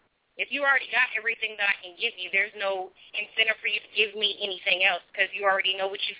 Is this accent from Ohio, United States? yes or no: no; North Carolina, United States; I'm from North Carolina.